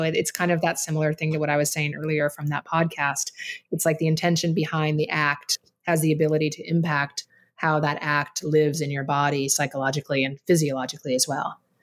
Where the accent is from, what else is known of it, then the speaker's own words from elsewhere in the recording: Oregon, United States; I would do it like in the yard with like mud because I grew up in Oregon. So there was always mud everywhere.